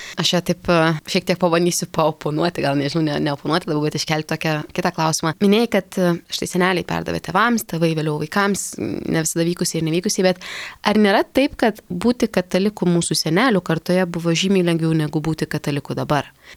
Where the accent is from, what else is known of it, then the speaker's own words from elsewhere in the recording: Utena, Utena County, Lithuania; now in Vilnius, Lithuania; kur aš iš Utenos kilus, man atrodo, kad jis yra labiau telkintis, negu tarkim Vilniuje, kur man pačiai irgi atsikrausčius buvo didelis iššūkis rasti parapiją